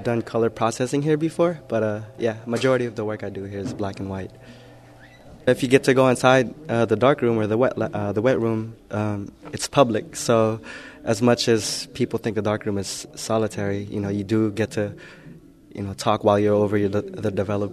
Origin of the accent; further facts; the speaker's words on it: San Francisco, California, United States; I am from South of Market, and we are here today